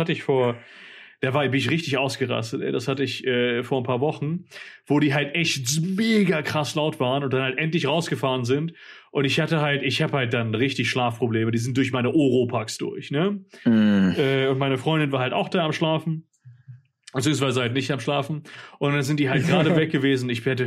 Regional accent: Spain; komme ich halt aus Spanien, wo es die ganze Nacht einfach unglaublich laut ist.

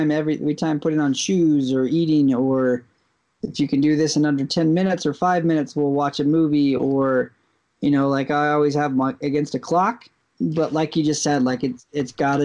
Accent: Utah, United States; Yeah, I mean, so we grew up here in Utah.

